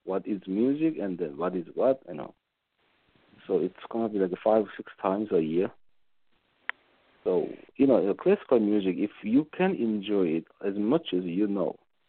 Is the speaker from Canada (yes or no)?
no; South Korea; Yeah, I'm from South Korea, not the North.